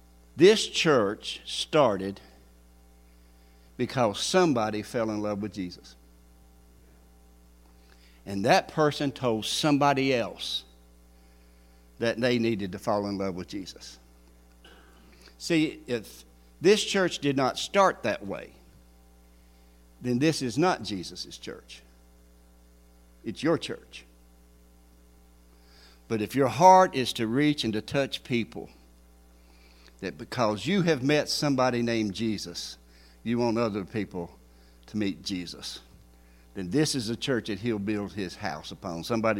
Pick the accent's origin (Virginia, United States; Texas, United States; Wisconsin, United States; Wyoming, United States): Virginia, United States; And we're from the Blue Ridge Mountains of Virginia, okay?